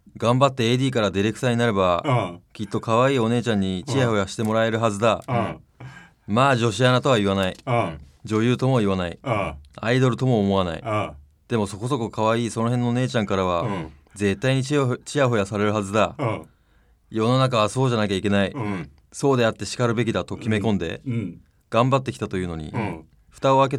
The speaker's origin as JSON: {"language": "Japanese", "region": "Yamagata", "country": "Japan", "said": "ほう僕の地元山形とは違い"}